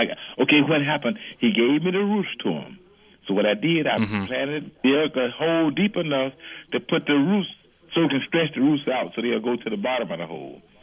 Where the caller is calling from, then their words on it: Wisconsin Dells, Wisconsin, United States; from Wisconsin Dells